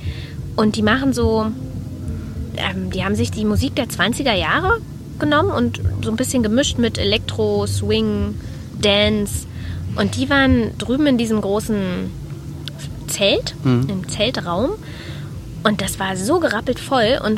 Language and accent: German; Berlin, Germany; wir kommen aus Berlin.